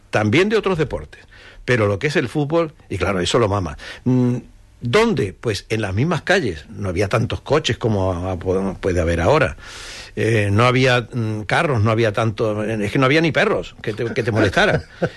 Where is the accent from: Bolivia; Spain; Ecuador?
Spain; yo soy español, pero vengo de Uruguay de jugar.